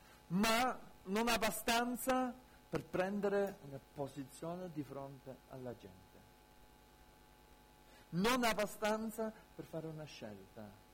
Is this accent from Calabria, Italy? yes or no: yes; Calabria, Italy; noi viviamo in una mentalità, siamo cresciuti qui in Calabria in una mentalità dove il peccato diventa peccato quando la gente lo sa.